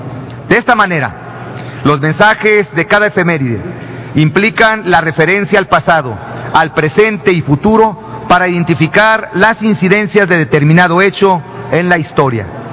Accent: Mexico; eso nos identifica como mexicanos solidarios y comprometidos con el país

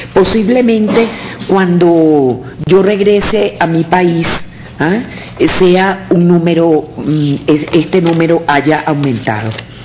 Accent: Venezuela; Cuando nosotros como venezolanos tenemos 18 años estando bajo el yugo de la injerencia

